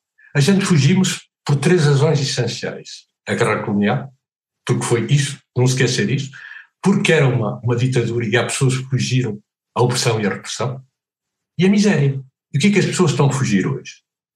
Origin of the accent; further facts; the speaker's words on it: Oliveira de Frades, Viseu, Portugal; born there; Por exemplo, em Oliveira de Frades, onde eu nasci, as pessoas foram para a Venezuela, para o Brasil, para a França